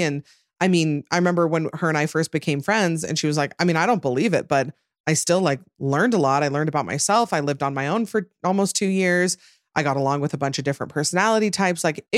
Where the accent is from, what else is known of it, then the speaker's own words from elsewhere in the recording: Utah, United States; I was like, oh yeah, I'm from Utah. I like used to be Mormon.